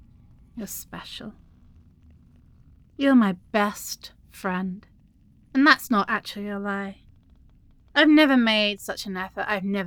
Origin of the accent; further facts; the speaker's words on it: England, United Kingdom; I can't drink tea, but I love tea because I am apparently an English cliche. Not all English people drink tea, by the way.